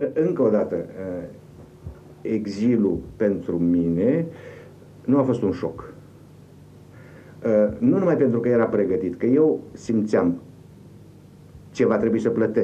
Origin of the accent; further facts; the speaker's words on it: Bessarabia, Moldova; now in Transylvania, Romania; Fiindcă eu, ca basarabean, refugiat din Basarabia, în Ardeal, în 1944, am trăit un exil, un exil în proprie țară.